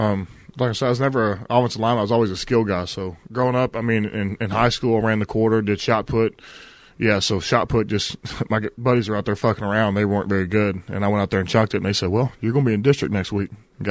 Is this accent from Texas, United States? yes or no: yes; Groveton, Texas, United States; It's East Texas.